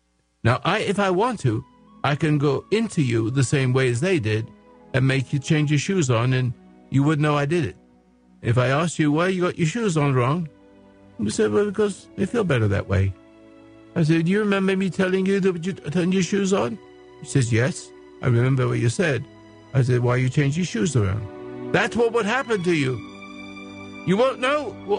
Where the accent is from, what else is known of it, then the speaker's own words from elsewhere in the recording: England, United Kingdom; accent: English; now in Grants Pass, United States; I should have said Grants Pass, but it's to me Grants Pass, if you don't mind. I still got my English accent.